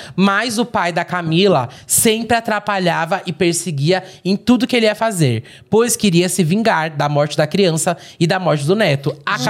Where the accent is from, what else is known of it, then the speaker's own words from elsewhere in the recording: Ribeirão Preto, São Paulo, Brazil; Eu sou de Ribeirão Preto. Da região que ocorreu toda essa história, que é antiga.